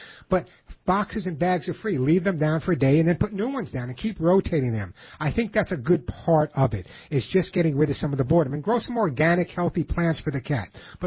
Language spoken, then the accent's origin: English; New York, United States; I grew up on Long Island.